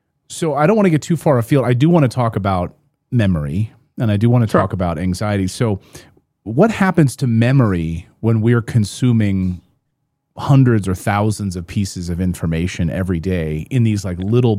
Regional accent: Pennsylvania, United States; Well, you could live like I grew up in Pennsylvania. You know, you could live like the Amish, right?

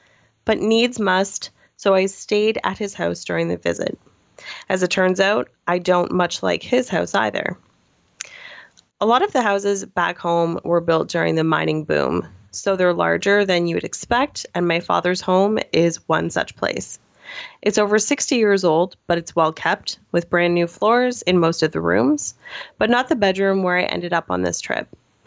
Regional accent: Nova Scotia, Canada; moved away; My hometown is a former mining town in Nova Scotia. Growing up, I hated the place, and so as soon as the opportunity to leave presented itself, I was gone.

